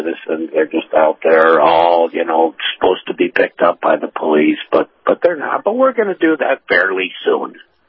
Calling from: Tampa, Florida, United States; in Tampa.

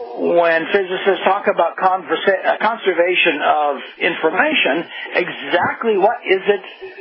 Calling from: Oysterville, Washington, United States; I'm calling from Oysterville, Washington.

